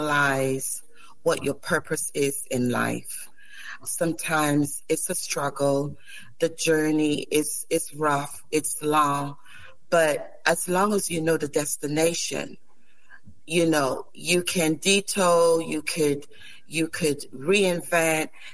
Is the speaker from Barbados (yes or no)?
yes; Barbados; also born or lived in Saint Lucia; Well, I was born in St. Lucia, but raised in Barbados. I still have the culture of St. Lucia and also the culture of Barbados.